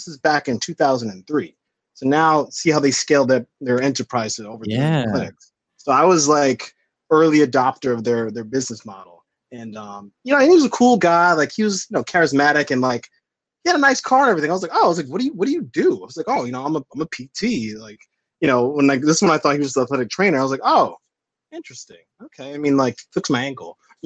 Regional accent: Manhasset, New York, United States; So I grew up in Long Island, in a little town called Manhasset, New York, in Long Island, on the island, as we say

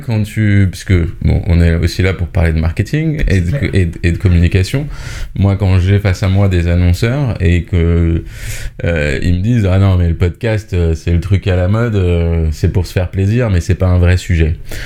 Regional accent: Brittany, France; Je suis breton, j'ai 37 ans, 2 enfants, breton d'origine

